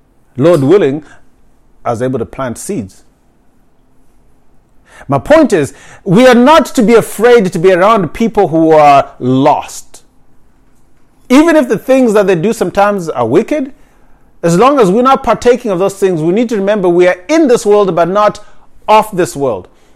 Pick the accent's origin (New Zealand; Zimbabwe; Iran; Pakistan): Zimbabwe; now in United States; Well, first, Africa is a continent, but I'm from Zimbabwe.